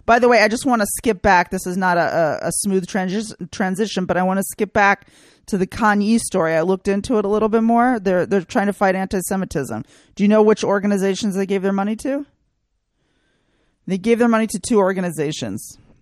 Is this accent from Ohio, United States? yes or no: no; Texas, United States; All right. I grew up in Texas, so right.